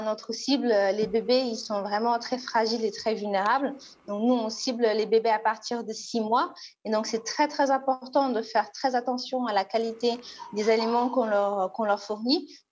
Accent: Senegal; dans mon pays d'origine, ici au Sénégal

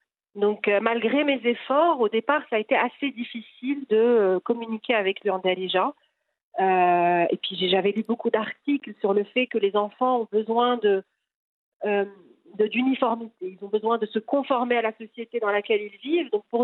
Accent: Marrakesh, Marrakesh-Safi, Morocco; moved away as an adult; moi je suis née et j'ai grandi au Maroc, donc j'ai toujours eu un lien particulier avec mon pays comme la plupart des Marocains, mais je ne réalisais pas à ce moment-là en grandissant, lorsque j'ai quitté Marrakech à 18 ans

